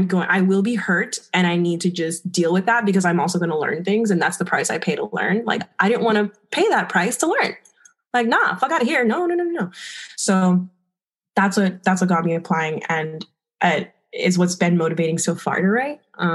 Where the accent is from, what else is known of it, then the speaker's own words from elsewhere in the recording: Puerto Rico; born there; also born or lived in Miami, United States; So I was born in Puerto Rico. My sister was born in Miami. My parents were both born in Dominican Republic.